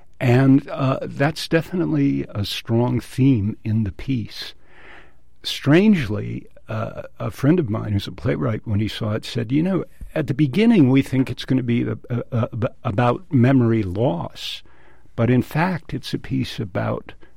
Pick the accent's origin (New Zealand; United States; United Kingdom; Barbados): United States; West Coast; everyone thinks I'm from New York, but no, I'm a West Coast guy.